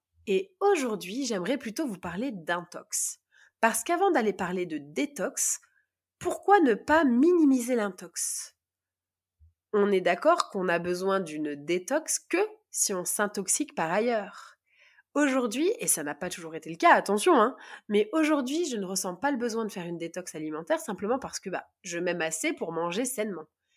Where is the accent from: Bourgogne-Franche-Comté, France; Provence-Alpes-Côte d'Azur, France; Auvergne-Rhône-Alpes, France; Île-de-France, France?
Auvergne-Rhône-Alpes, France; Grenoble; Ceux qui savent que je viens de Grenoble